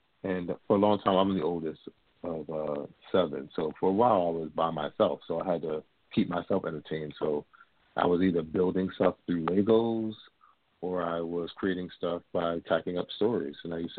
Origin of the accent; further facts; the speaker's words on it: Atlantic City, New Jersey, United States; now in Newark, United States; I am originally from Atlantic City, New Jersey. I currently live in Newark, New Jersey.